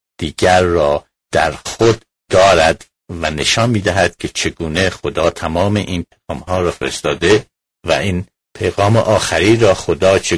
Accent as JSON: {"language": "Persian", "country": "Iran", "moved": "as an adult", "lives_now": "United States", "said": "من از ایران به آمریکا آمدم که درسم را تمام کنم"}